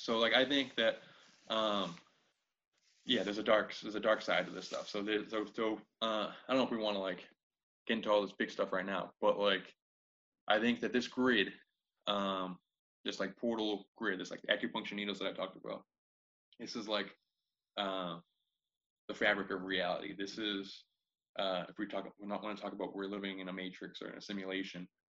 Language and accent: English; Tewksbury, Massachusetts, United States; So I'm from Tewksbury, they call it the Merrimack Valley. So that's the area, like I said, like 15 minutes north of Boston, 15 minutes south of New Hampshire.